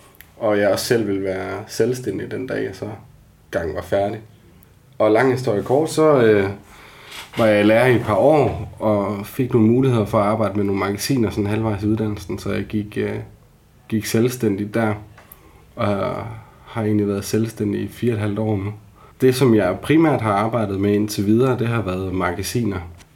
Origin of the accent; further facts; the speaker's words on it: Humlum, Central Denmark Region, Denmark; Jeg er opvokset i Humlum, lige nord for Struer, hvor jeg egentlig var en sportsdreng, og boede lige uden for byen, og på sådan en typisk, som man gør, på en nedlagt landejendom